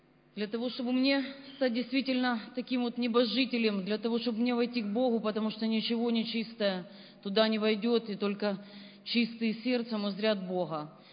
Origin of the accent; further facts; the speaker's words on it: Kremenchuk, Poltava Oblast, Ukraine; я сама из Кременчуга